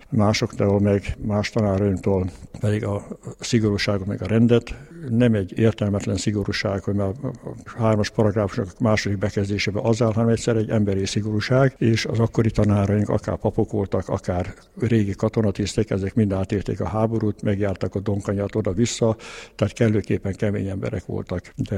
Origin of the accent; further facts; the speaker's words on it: Hungary; hát a magyar tépességén tanítottam nekik, mikor megtudták, hogy magyar vagyok.